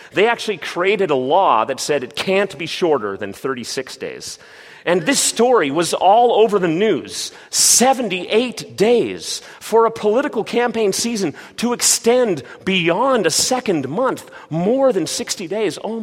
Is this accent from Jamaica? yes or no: no; Canada; now in United States; As a Canadian, I have a unique vantage point as all of this political rhetoric rises to a crescendo.